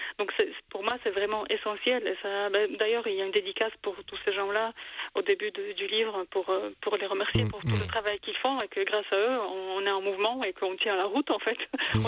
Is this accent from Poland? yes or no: yes; Poland; Moi, je suis polonaise